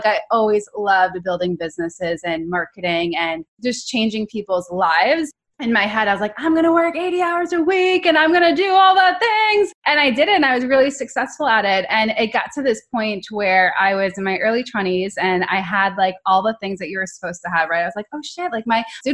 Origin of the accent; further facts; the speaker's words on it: New York, United States; obviously … I am originally from New York. Right now I'm bi-coastal between New York and California.